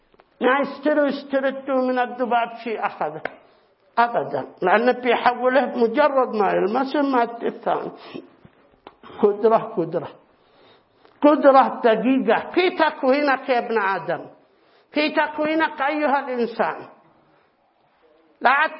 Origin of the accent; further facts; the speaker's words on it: Yemen; ثم عندنا في اليمن نميزه من أي قبيلة، ثم نميزه من أي أسرة